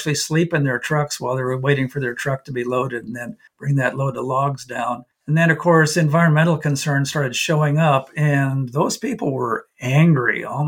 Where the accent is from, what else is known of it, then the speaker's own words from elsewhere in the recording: Oregon, United States; I grew up in Southern Oregon, way South Oregon, down near Medford, Oregon, and that was logging country.